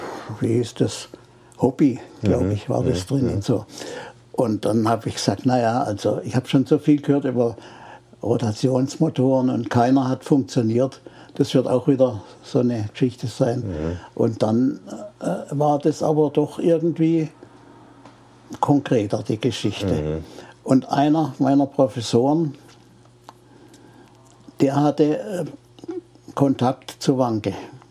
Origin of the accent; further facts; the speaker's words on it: Freiburg, Baden-Württemberg, Germany; Ich komme ja aus Freiburg